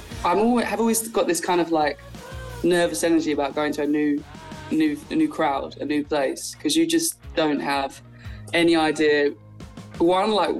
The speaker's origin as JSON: {"language": "English", "region": "England", "country": "United Kingdom", "said": "Ooh, I mean, probably as little as most English people, unfortunately."}